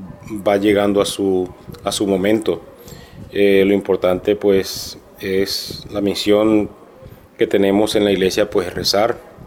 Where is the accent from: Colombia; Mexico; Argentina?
Colombia; Caribbean Region; somos costeños y pensamos que todo es un relajo, todo es una fiesta